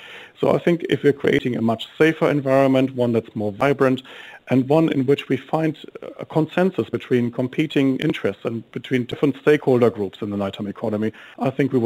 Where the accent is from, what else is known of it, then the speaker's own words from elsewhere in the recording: Germany; English is a second language; now in Wellington, New Zealand; And as you probably hear from my accent, I come from Germany.